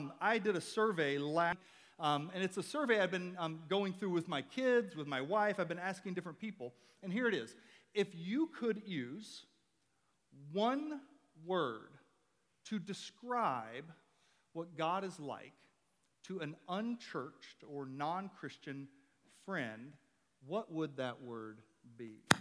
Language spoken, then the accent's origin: English; Memphis, Tennessee, United States; now in Alaska, United States; I grew up in the South, specifically in Memphis.